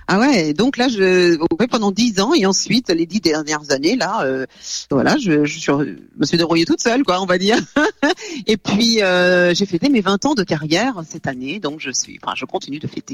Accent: France; also born or lived in Dakar, Senegal; Eh bien, oui, je suis née à Dakar, je suis des îles du Cap-Vert, mais j'ai grandi ici en France

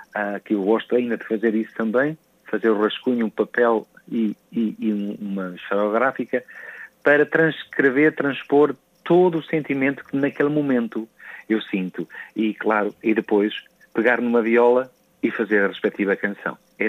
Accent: Real de Farminhão, Viseu, Portugal; Mas eu sou natural de Real de Farminhão, Viseu. São aí que são as minhas raízes. É aí que eu fui, costuma-se dizer, feito. Foi aí que eu nasci em 1970.

